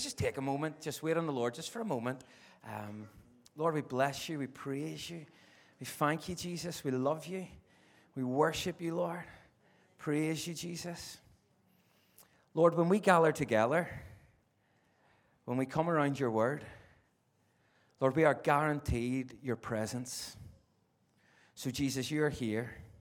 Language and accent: English; Northern Ireland, United Kingdom; I do have this problem, as I'm from Northern Ireland, that sometimes I talk very quickly and can be hard to make out.